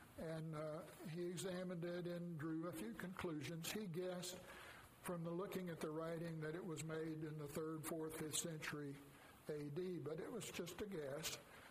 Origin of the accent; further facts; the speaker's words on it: Denton, Texas, United States; I grew up in Denton, so I know that area pretty well.